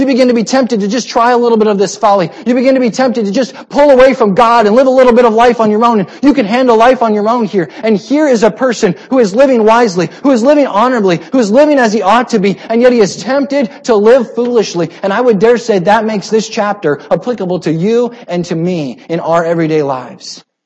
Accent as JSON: {"language": "English", "region": "Iowa", "country": "United States", "tie": "born or raised there", "said": "I grew up in Iowa. I had relatives that had hog confinements."}